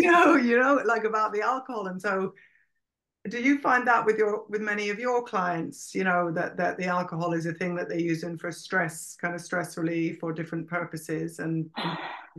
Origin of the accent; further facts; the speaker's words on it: Ireland; And I think that I'm Irish, so it's nearly like the opposite to your